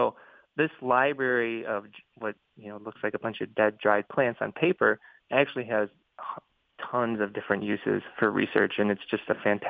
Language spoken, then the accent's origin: English; Neenah, Wisconsin, United States; I'm originally from Neenah, which is up in the Fox Valley, so just a little south of Green Bay.